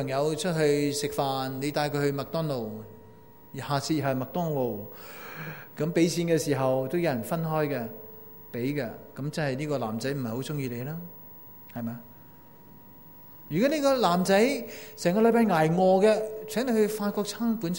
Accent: China; 常常 都看到为什么我们中国人这么贪污呢？

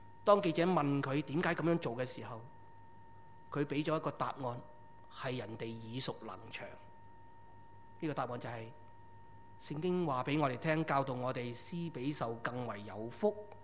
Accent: China; 唔係好似我哋中國人咁聰明

